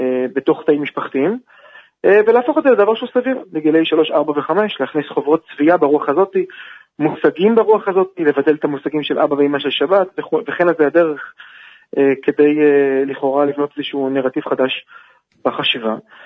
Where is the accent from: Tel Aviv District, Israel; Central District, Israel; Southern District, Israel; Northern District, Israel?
Tel Aviv District, Israel; Herzliya; אני רוצה לומר למסוגם שאני גדלתי בהרצליה, במערכת החינוך הכללית